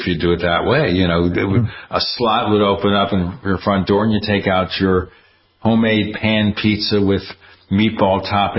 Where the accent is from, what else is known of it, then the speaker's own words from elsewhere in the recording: New York, United States; Well, I'm from New York. I like Sicilian pizza.